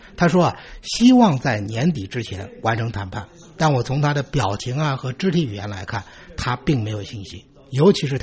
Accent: China; 我们作为中国人看到这些呢

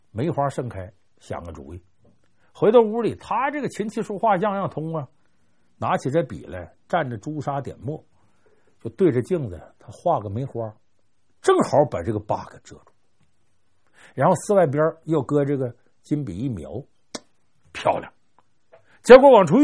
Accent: Heilongjiang, China; now in Beijing, China; 我看这字我挺亲切，我老家黑龙江，我现在在北京

